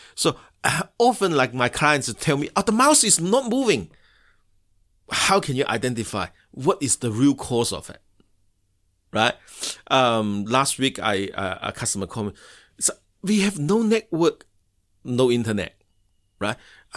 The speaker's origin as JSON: {"language": "English", "country": "China", "lives_now": "New Zealand", "said": "So even historically, right, like my children, they're from China. Both their parents are from China."}